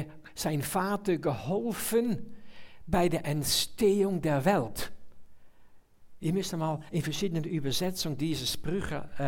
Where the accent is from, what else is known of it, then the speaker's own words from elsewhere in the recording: Netherlands; now in Switzerland; Ich komme natürlich aus einem anderen Land. Also ich bin in den Niederlanden geboren und teilweise aufgewachsen. Aber Bürger von Lufringen und von Zürich. Stadtzürcher sogar